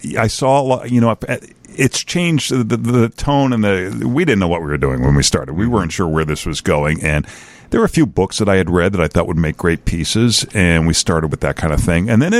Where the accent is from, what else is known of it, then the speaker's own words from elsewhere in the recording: Boston, Massachusetts, United States; I grew up in Boston, and we never traveled anywhere, so it's all I knew. It was my normal.